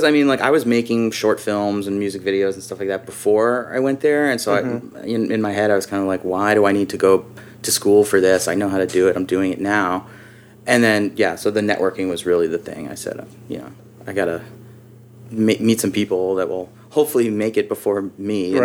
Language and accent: English; New York, United States; moved away as an adult; now in California, United States; I lived in California. What happened was, my story is like, I'm from New York. After I graduated undergrad in 2006, I moved out here just for whatever